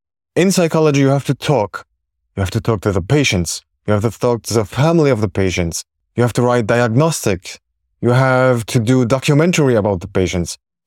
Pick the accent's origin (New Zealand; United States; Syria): Syria; English is a second language; I have a responsibility that I come from Syria.